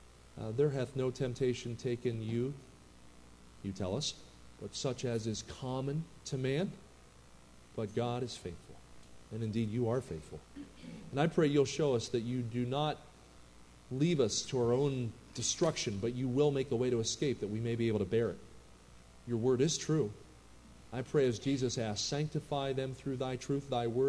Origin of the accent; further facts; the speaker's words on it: New Jersey, United States; I grew up in New Jersey where people talk fast and drive fast.